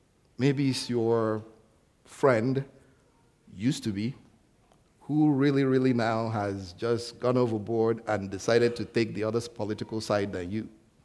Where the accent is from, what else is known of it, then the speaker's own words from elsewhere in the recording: Nigeria; I'm from Nigeria